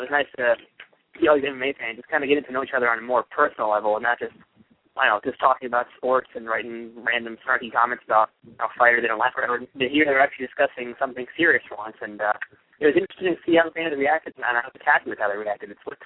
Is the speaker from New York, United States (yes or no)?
yes; Queens, New York, United States; I'd actually gone to a memorial we had here in Queens, New York. I'm from Queens